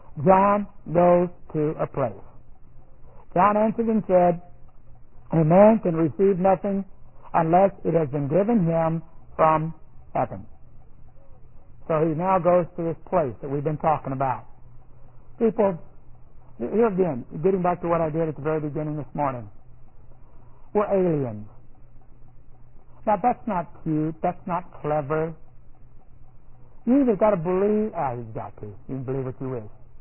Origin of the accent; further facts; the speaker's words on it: United States; I'm part of the body of Christ more than I am an American.